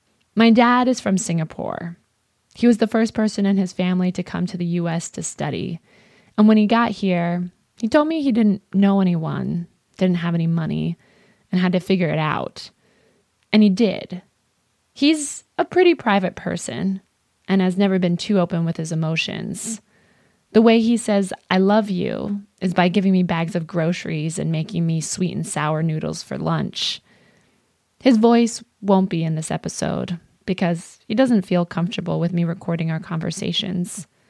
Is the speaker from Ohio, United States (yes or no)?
yes; Columbus, Ohio, United States; I'm in the car with my mom visiting my hometown, Columbus, Ohio, and I decide to address the elephant in the room.